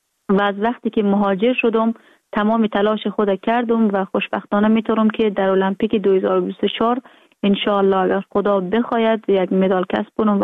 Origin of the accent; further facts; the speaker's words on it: Afghanistan; now in France; بعد از اینکه از افغانستان آمدم